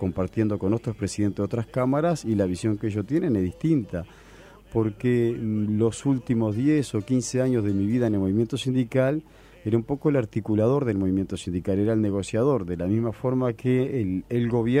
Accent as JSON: {"language": "Spanish", "region": "Canelones", "country": "Uruguay", "said": "en este caso Canelones, pues soy canario, porque conozco Canelones"}